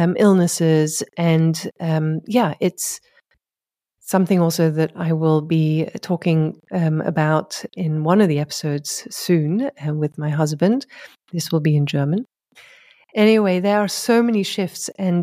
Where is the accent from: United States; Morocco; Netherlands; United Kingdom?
United Kingdom; England; I also have an international background and I grew up in England, 17 years. So I have always been in both languages